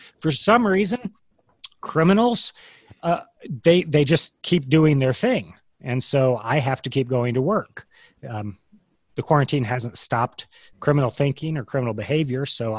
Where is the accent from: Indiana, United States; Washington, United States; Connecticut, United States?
Indiana, United States; I'm from Indiana, you know.